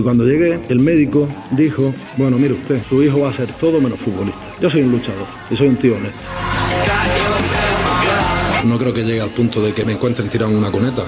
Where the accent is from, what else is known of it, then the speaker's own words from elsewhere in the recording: Las Palmas de Gran Canaria, Canary Islands, Spain; born there; Yo soy de una familia de Motril, como usted sabe, pero nací en La Palma de Gran Canaria